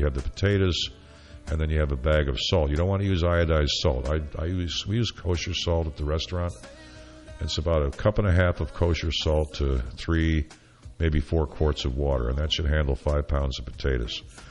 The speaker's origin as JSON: {"language": "English", "town": "Syracuse", "region": "New York", "country": "United States", "said": "and, of course, I'm from Syracuse, so we do the salt potatoes."}